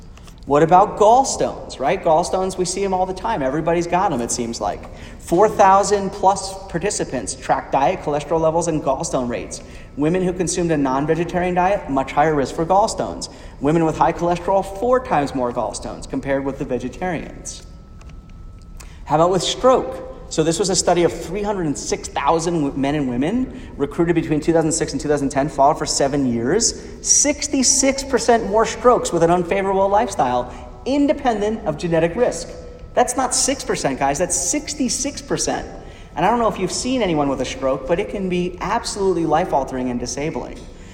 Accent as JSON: {"language": "English", "region": "New York", "country": "United States", "tie": "born or raised there", "said": "when I grew up in New York, I was always worried that my own family would develop breast cancer"}